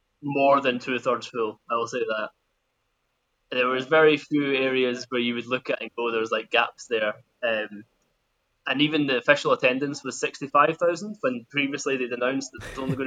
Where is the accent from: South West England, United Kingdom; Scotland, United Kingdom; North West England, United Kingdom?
Scotland, United Kingdom; Two things to come back to as a Scotsman.